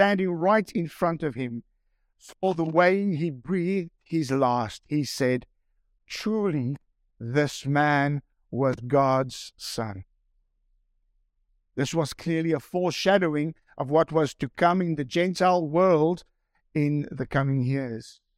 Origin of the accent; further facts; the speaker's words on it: South Africa; I'm a South African rugby reporter, rugby supporter.